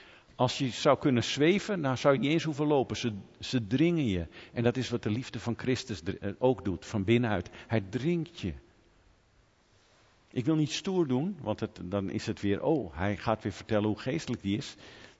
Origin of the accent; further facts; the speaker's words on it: Netherlands; Ik ben een Nederlander, dus ik stoot me, als ik een slechte dag heb, aan een hele hoop dingen.